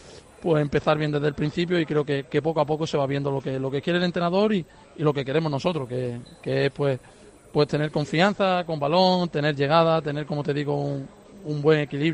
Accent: Málaga, Andalusia, Spain; más para mí que soy de Málaga, que he estado 7 temporadas en el primer equipo

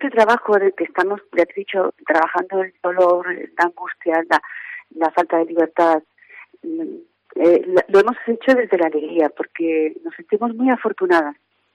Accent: Andalusia, Spain; Nos conocíamos porque somos andaluzas

